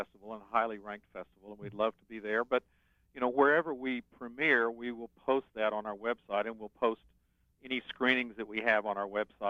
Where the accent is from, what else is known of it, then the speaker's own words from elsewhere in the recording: Lubbock, Texas, United States; And we said, "Well, we're from Lubbock," and we're high school kids.